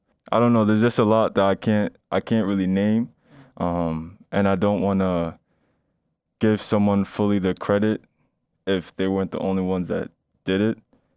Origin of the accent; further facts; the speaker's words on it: Ghana; Okay, so I would say I'm Ghanaian, so one big person would be Kwame Nkrumah